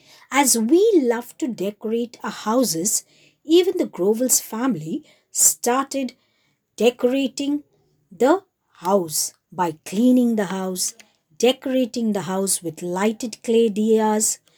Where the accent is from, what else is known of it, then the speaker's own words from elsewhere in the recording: India; We call ourselves as Indians, and we should be proud of being an Indian.